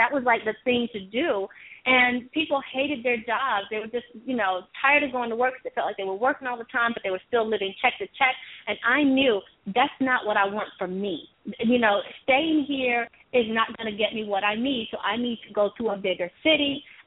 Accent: Toccoa, Georgia, United States; Tocoa, Georgia. My Georgia

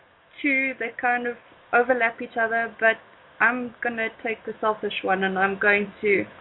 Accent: South Africa; Hi, I'm your South African caller.

